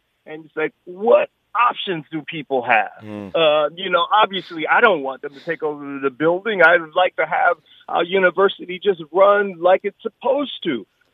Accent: Miami, Florida, United States; I'm from Miami.

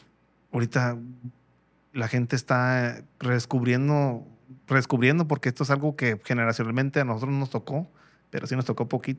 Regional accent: Mexico; Y aquí en México, ¿no? Cosa que como mexicanos como que no entendemos muchas veces

